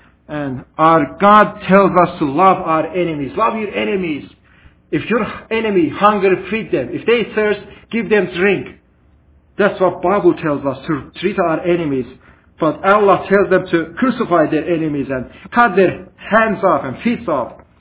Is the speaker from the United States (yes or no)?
no; Iran; I grew up in Iran. I was hearing that prayer call every day, 3 times, 5 times a day.